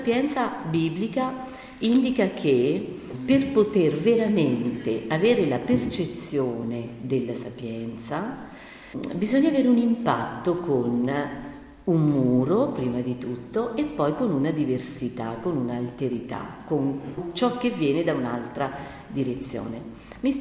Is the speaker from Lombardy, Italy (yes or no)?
no; Marche, Italy; io marchigiana sono